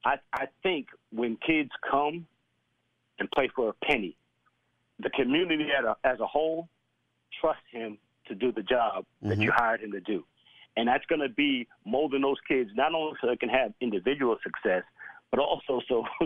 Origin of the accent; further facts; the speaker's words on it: New York, United States; First and foremost, I'm from New York. I've lived in D.C., live in Atlanta, coached at Memphis.